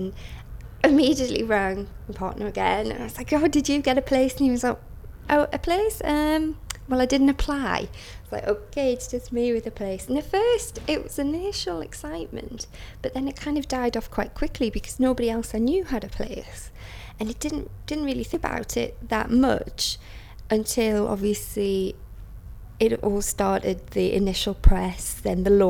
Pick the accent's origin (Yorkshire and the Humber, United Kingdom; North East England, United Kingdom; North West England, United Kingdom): North East England, United Kingdom; Newcastle; My date of birth is 28th of March 1977 and I'm from Newcastle.